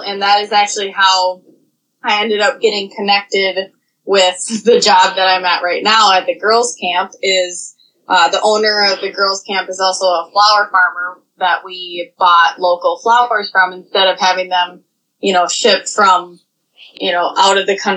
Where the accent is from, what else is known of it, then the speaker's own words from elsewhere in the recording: Cottage Grove, Minnesota, United States; Yeah, so I'm born and raised in Minnesota. I grew up in Cottage Grove, Minnesota